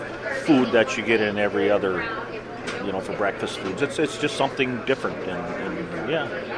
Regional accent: Mason, Wisconsin, United States; Well, I was raised in Mason, and used to come out fishing out this one.

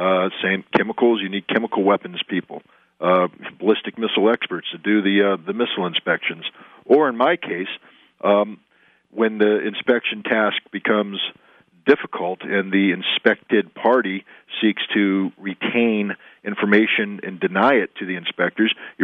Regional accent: United States; I'm an American first and foremost

